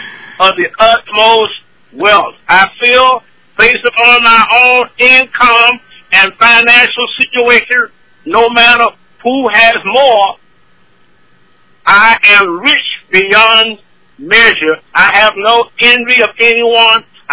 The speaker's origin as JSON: {"language": "English", "town": "Monroe", "region": "Louisiana", "country": "United States", "tie": "born or raised there", "lives_now": "Los Angeles, United States", "said": "Monroe, Louisiana is my hometown, and we had a 15-year school reunion from Friday through Sunday."}